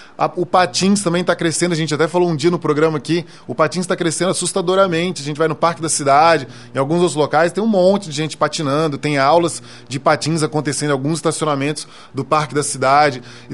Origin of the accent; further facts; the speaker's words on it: Brasília, Federal District, Brazil; sou brasiliense. Há 38 anos já, e essa cidade realmente é maravilhosa.